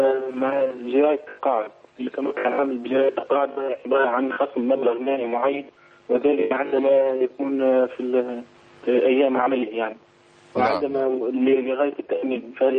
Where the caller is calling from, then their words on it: Tunisia; هل تجوز صلاة الجمعة الثانية عندنا في تونس وهي تقام قبيل صلاة العصر؟